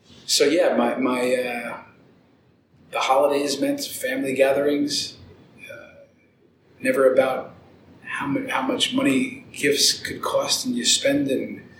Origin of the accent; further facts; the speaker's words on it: Bronx, New York, United States; born there; But I was born in the Bronx. My dad was a diehard Yankees fan.